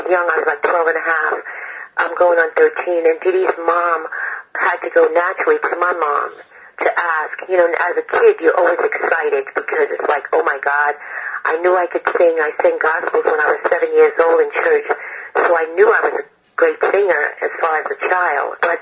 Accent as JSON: {"language": "English", "town": "Brooklyn", "region": "New York", "country": "United States", "tie": "born or raised there", "said": "Yeah, I was born in Brooklyn. I was born in where Jay-Z was born, in Bed-Stuy."}